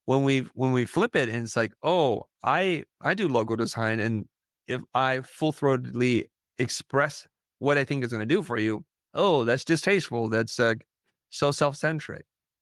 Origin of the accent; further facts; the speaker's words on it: United States; And I grew up in America as a first generation immigrant refugee. So I still have deep ties and connection to my culture, my original culture, while having the benefit of being raised in America